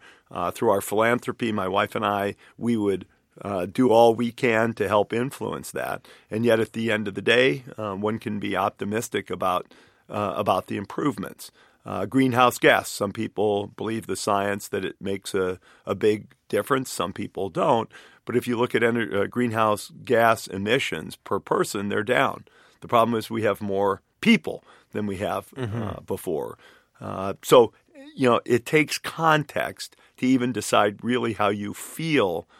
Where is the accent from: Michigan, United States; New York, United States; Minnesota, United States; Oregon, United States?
Michigan, United States; Detroit; also born or lived in Boston / Seattle; That was kind of a weird notion to me growing up in Detroit, living in Boston and in Seattle.